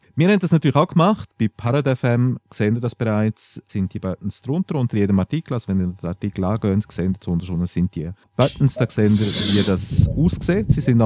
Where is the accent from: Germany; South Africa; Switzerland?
Switzerland; Grisons; also irgendwo ich als Bündner so im letzten hintersten Krachen wohne